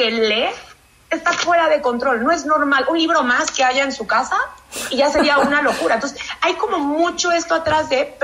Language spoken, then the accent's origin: Spanish; Mexico; ya saben que soy la mexicana